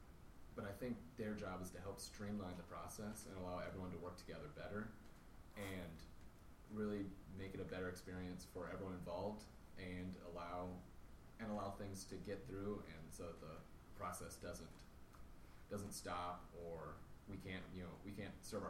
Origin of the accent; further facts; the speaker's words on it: Cold Spring, Minnesota, United States; I'm from Cold Spring, Minnesota. I'm a member of the Minnesota Army National Guard